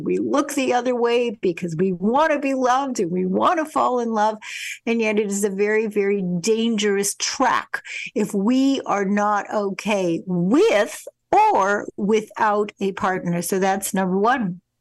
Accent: Winnipeg, Manitoba, Canada; a paper that I grew up with in Winnipeg as a little girl.

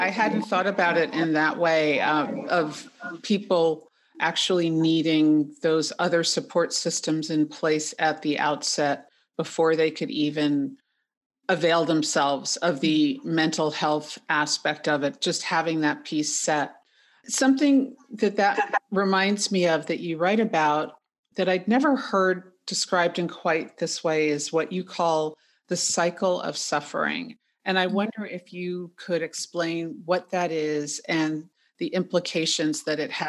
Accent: Manhattan, New York, United States; I'm from Manhattan, and watching what New York City went through was just heartbreaking.

